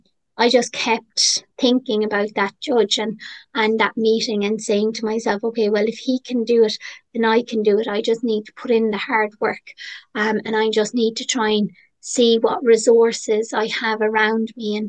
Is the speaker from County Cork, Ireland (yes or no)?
yes; Youghal, County Cork, Ireland; Cork is quite close to where I live. I'm from Youghal, County Cork, and so then I moved to Cork City